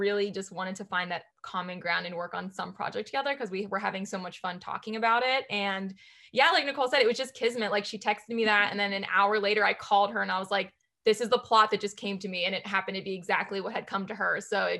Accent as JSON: {"language": "English", "region": "New York", "country": "United States", "said": "I'm such a New Yorker at heart. I'm like, everyone down here is like, talk slower all the time. I always get yelled at for talking so fast."}